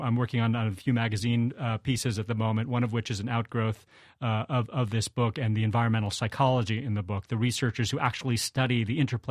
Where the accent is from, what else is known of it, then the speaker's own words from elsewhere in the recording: Los Angeles, California, United States; also born or lived in New York; I grew up in Los Angeles. I know exactly how that works. I mean, I was born in New York, but had, you know, grew up